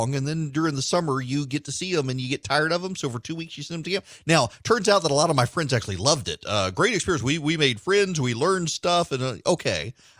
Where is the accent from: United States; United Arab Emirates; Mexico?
United Arab Emirates; Dubai; Now, granted, I grew up in Dubai, but we would come home during the summer.